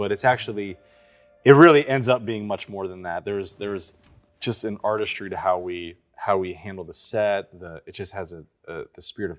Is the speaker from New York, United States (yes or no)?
no; Kentucky, United States; I think growing up in Kentucky, like I said, I was playing all these like bands